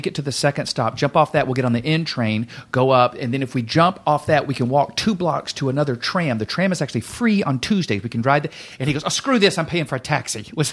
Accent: Birmingham, Alabama, United States; Birmingham. Birmingham, Alabama.

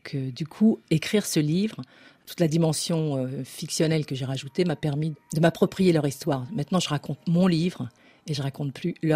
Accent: Dakar, Senegal; born there; moi je suis née là, à Dakar. Maman est née là, au Vietnam. Papa est né là, en Algérie.

